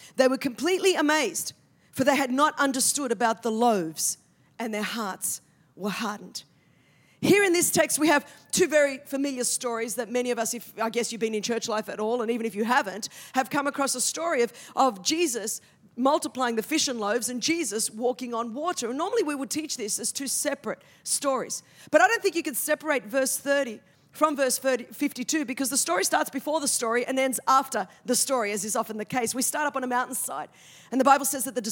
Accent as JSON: {"language": "English", "country": "Australia", "said": "And I'm from Australia, where we speak the Queen's English."}